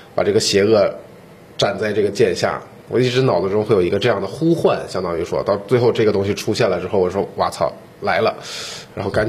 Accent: Harbin, Heilongjiang, China; 像我们这种这个东北孩子，哈尔滨土生土长的这种人，从小骨子里就会有这样的一种期望吧

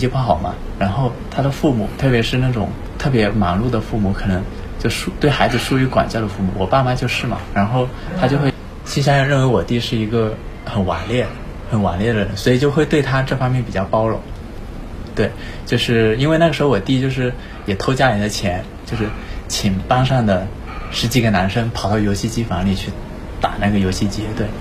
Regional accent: Wenzhou, Zhejiang, China; 可以保送到高那个我们温州那边最好的高中的

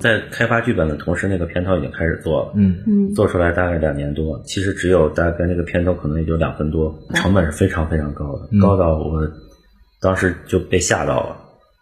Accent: China; 你知道我们中国人有一个问题

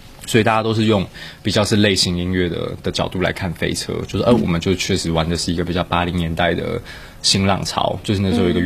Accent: Taiwan; 对，因为我们台湾人没有 QQ。

